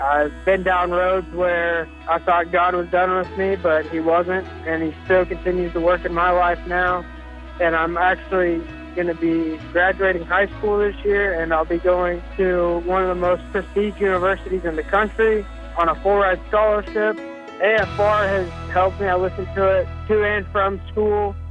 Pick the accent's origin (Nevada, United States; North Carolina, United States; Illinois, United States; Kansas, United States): Kansas, United States; Salina; I'm from Salina, Kansas